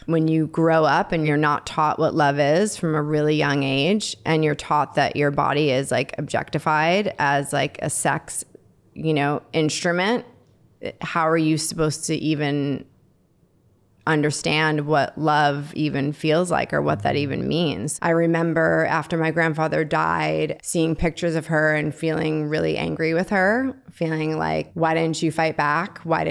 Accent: Long Island, New York, United States; Well, I grew up in Long Island, New York

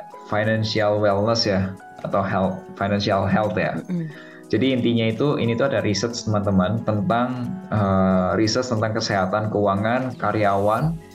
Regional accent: Pekalongan, Central Java, Indonesia; Kayaknya KU tahu nih kalau aku orang Pekalongan, jadi bisa ngomong bahasa Jawa.

